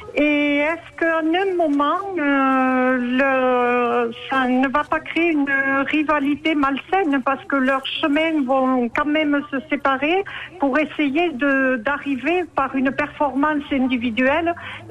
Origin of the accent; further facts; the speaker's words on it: Carcassonne, Occitanie, France; C'est vrai, je suis de Carcassonne.